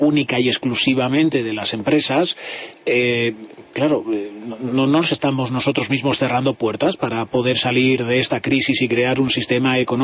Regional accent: Spain; que nosotros todos como españoles hemos aportado para esa formación

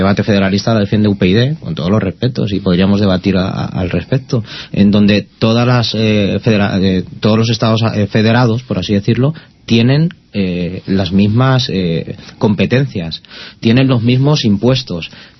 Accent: Spain; Todos somos españoles, yo me siento orgulloso de ser español.

